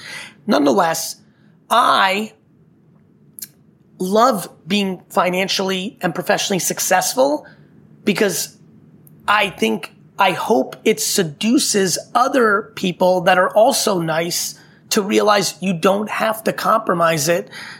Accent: New Jersey, United States; I grew up in New Jersey in the 80s and 90s

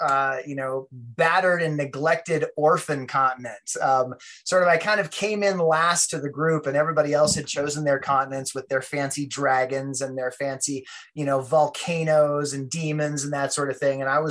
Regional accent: Durango, Colorado, United States; moved away as an adult; also born or lived in New York City; I grew up in Durango, Colorado. I kind of was a wanderer after high school. I started traveling from state to state when I was 18.

